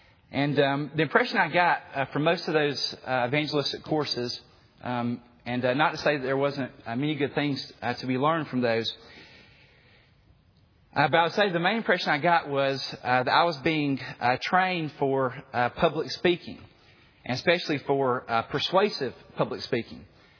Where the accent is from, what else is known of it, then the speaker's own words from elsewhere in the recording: Southeast, United States; because of my background, especially growing up in the Southeast